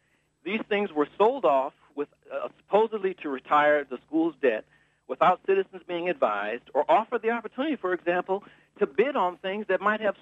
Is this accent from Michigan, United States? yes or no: yes; Highland Park, Michigan, United States; I was born in Detroit and raised in Highland Park, which means that I tend to be cynical about what appointed or political officials tell me.